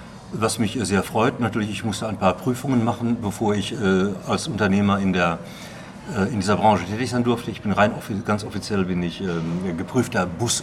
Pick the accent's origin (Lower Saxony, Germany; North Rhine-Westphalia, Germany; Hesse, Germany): North Rhine-Westphalia, Germany; Münster; als Münsteraner weiß man ja das ein oder andere.